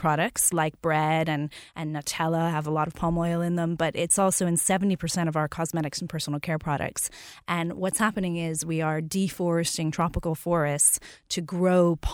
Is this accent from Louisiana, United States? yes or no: yes; New Orleans, Louisiana, United States; So I grew up in New Orleans, which is at the end of the Mississippi River.